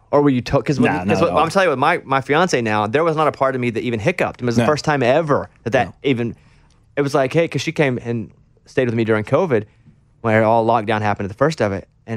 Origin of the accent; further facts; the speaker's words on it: Arkansas, United States; also born or lived in Austin, United States; Like, I grew up in Arkansas, but Austin was as much from 22 to, you know, 35.